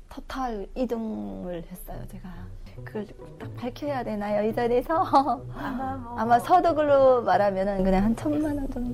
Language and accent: Korean; North Korea; now in South Korea; 중국에서는 안 왔고요. 북한에서 왔어요.